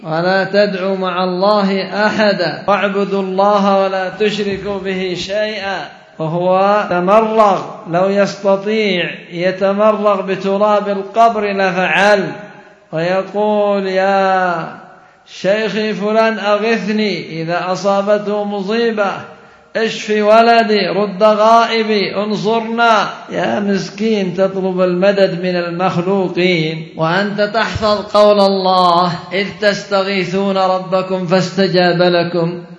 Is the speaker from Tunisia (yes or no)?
no; Yemen; بل بعضهم عندنا في اليمن من بعض